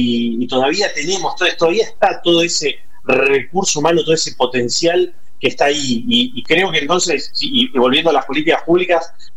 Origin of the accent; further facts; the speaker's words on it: Argentina; Soy futbolero como cualquier argentino, y más cuando es un año del mundial y a 40 días del mundial.